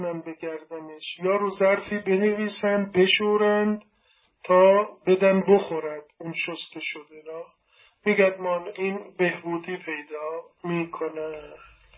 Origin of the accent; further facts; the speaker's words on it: Iran; گفتم من ایرانیم و اینجا قریبم